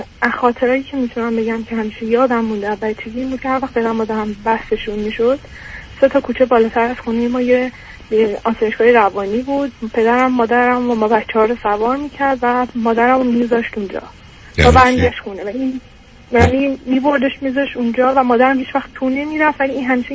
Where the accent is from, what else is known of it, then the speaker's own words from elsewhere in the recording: Iran; moved away as an adult; now in Europe; من 32 سالمه، توی یک کشور اروپایی به دنیا اومدم، تا 8 سالگی اونجا بودم و بعد پدرم و مادرم تصمیم میگیرن برگردن ایران و من سن 23 سالگی بعد از اون که لیسانس هم تموم شد دوباره برگشتم توی کشور اروپایی